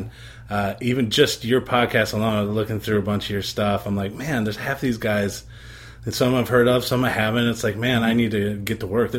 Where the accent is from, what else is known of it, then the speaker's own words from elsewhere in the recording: Michigan, United States; moved away as an adult; now in St. Louis, United States; I'm actually from Michigan. I'm from northern Michigan, way up where there's still snow on the ground, probably.